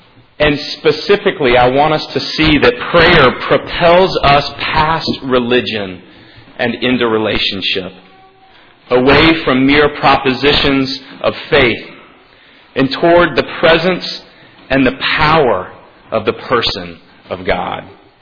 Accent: Lookout Mountain, Georgia, United States; accent: Southern; my accent, which you might have recognized, unlike Chris's. But different nonetheless, is from the South. I come from Lookout Mountain, Georgia

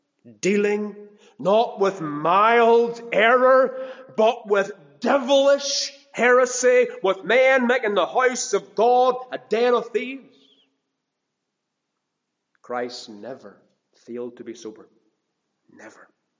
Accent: Ballymena, Northern Ireland, United Kingdom; he knew I was from Ballymena

